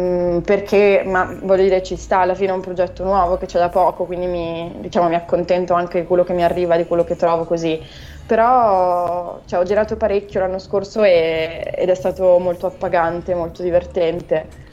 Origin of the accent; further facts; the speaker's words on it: Verona, Veneto, Italy; now in Milan, Italy; io sono di Verona, però vivo a Milano perché studio qui, e studio filosofia, sono al secondo anno